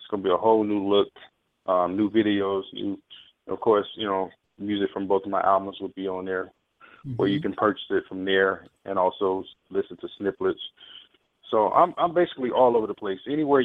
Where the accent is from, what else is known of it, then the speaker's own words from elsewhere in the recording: Philadelphia, Mississippi, United States; the fact that I'm from Philadelphia, Mississippi.